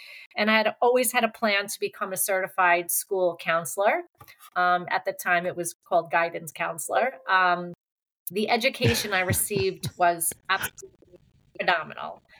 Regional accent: Hauppauge, New York, United States; Well, I grew up on Eastern Long Island, Hopog, which is out east on the way to the Hamptons. It was more of a blue-collar type of community.

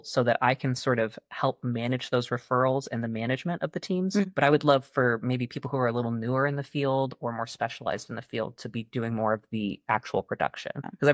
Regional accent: Cashmere, Washington, United States; But my hometown of Cashmere, Washington. Super small.

